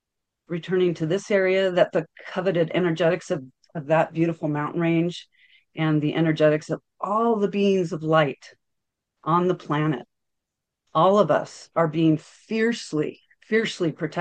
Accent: Portland, Oregon, United States; I'm from Portland, and it's just crazy weirdness up there

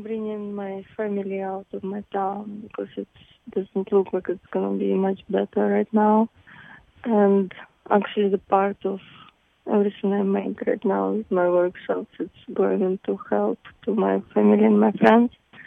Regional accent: Donetsk, Donetsk Oblast, Ukraine; English is a second language; I'm from Donetsk, yes. It's the west part. I'm from east part.

